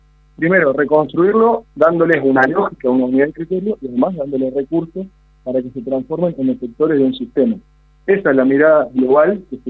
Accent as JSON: {"language": "Spanish", "region": "Santa Fe", "country": "Argentina", "said": "De manera que lo digo como santafesino, una provincia de la mía muy esplendorosa en recursos"}